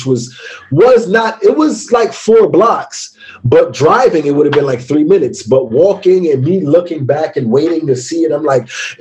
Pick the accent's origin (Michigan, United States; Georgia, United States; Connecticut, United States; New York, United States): New York, United States; Now, I'm from New York.